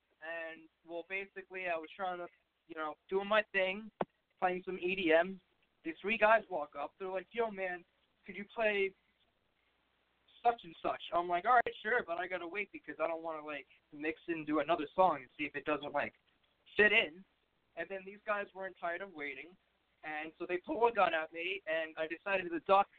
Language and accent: English; Long Island, New York, United States; now in California, United States; I'm from Long Island, New York.